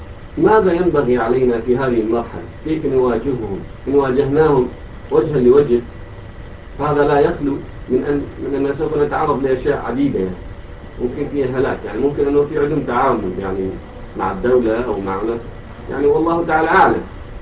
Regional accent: Iraq; شيخنا العزيز، احنا من العراق

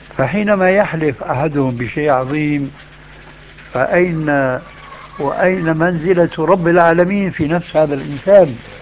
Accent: Syria; عندنا في سوريا

